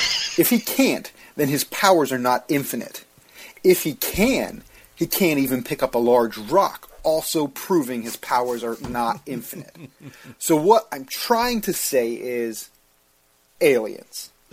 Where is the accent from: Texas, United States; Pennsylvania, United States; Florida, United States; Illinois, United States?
Pennsylvania, United States; Philadelphia; This week they talked about my hometown team, the Eagles, and I was super excited to listen to it.